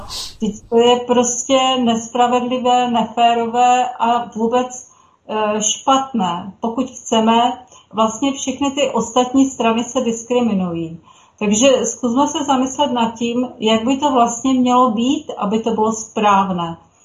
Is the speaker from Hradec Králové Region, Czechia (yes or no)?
no; Ostrava, Moravian-Silesian Region, Czechia; born there; já mám teda řecký původ, protože oba moji rodiče jsou Řekové, ale narodila jsem se už tady v Ostravě.